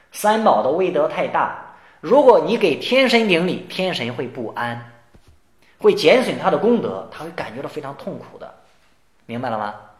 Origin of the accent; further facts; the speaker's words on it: China; 像我们中国人就会问吃了吗